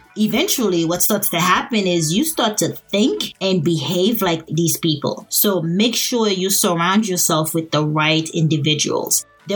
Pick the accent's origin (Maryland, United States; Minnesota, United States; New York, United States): New York, United States; accent: New York; So you can forget about all those gen eds, as my New York accent would allow me to do.